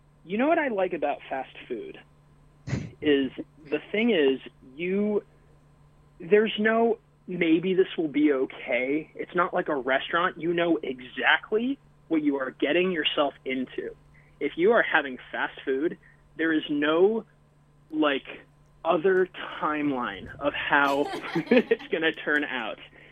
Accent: California, United States; Well, I'm going to be I'm from California, and so I have to say In-N-Out.

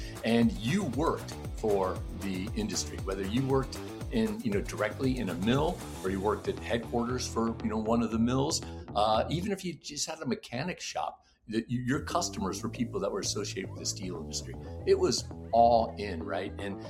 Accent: Texas, United States; born there; because, you know, I was born in Texas, and as a good Texan, Dallas Cowboys were my team at the time, right?

